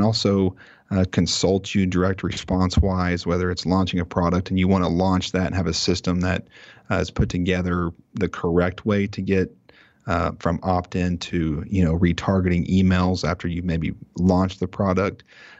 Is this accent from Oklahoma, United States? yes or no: yes; Oklahoma, United States; I'm from Oklahoma, for those of you that don't know. There's a big grudge there.